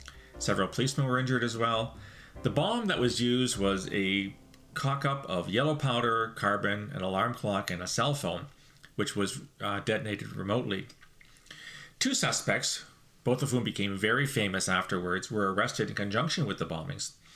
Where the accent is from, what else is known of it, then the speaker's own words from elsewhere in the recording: London, Ontario, Canada; either my hometown of London, Ontario, or Windsor on the American-Canadian border